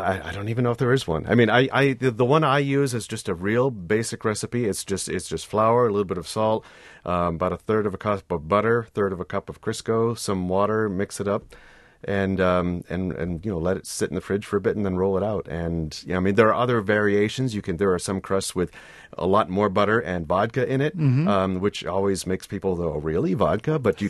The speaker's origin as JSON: {"language": "English", "region": "Massachusetts", "country": "United States", "tie": "born or raised there", "moved": "yes", "lives_now": "Wisconsin, United States", "said": "I grew up in Massachusetts. Those are all great products from where I came from"}